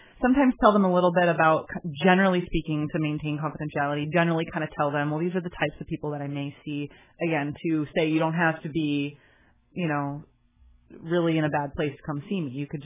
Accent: San Diego, California, United States; And I grew up in San Diego and live near Tijuana

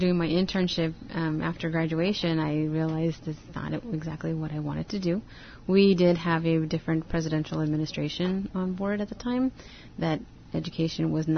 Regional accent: El Centro, California, United States; Local, yes. Born and raised in Imperial Valley.

